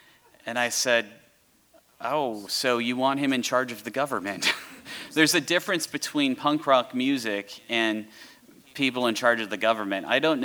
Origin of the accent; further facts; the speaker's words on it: Iowa, United States; Now, I am from Iowa, and I thought everybody knew about the Iowa State Fair.